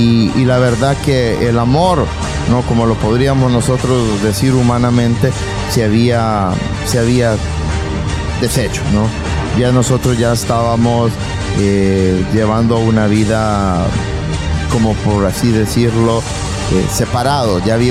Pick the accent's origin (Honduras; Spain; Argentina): Honduras; Tegucigalpa, Francisco Morazán; now in San Pedro, Honduras; que nos obligó a ella a venirse a trabajar acá a San Pedro. Nosotros somos de Tegucigalpa.